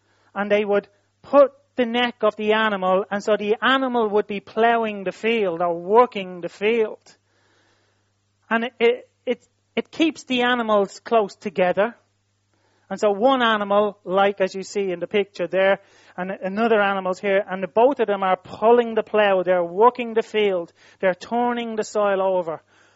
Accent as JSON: {"language": "English", "town": "Dublin", "region": "Leinster", "country": "Ireland", "said": "If you're from Dublin, and I'm from Dublin, inner city Dublin."}